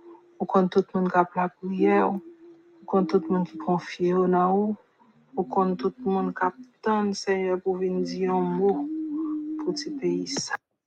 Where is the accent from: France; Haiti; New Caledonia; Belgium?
Haiti; Qui prend tout le corps, tout le cœur, nous, qui est triste, en tant qu'haïtien.